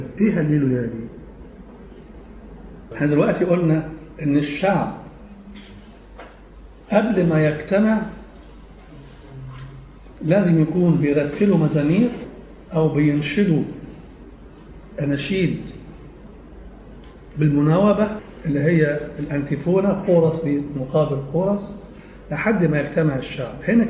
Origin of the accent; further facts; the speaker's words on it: Egypt; عندنا في مصر